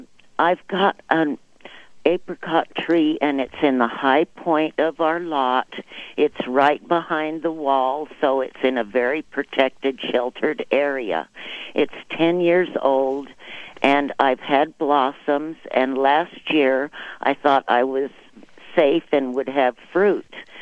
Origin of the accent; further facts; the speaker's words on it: Lehigh, Arizona, United States; I'm originally from Lehigh